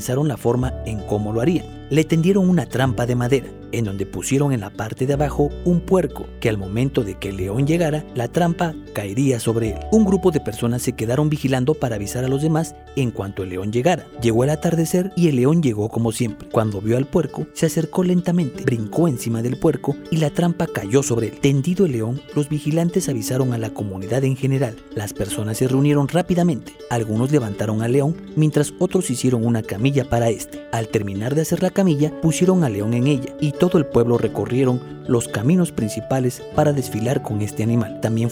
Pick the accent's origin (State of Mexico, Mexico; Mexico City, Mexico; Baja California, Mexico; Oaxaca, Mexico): Oaxaca, Mexico; Como oaxaqueños, nos sentimos orgullosos de pertenecer a él.